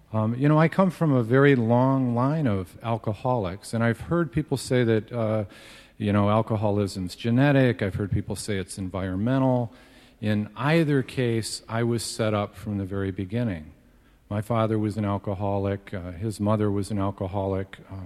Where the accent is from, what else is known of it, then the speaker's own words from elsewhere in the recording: Midwest, United States; I grew up in the Midwest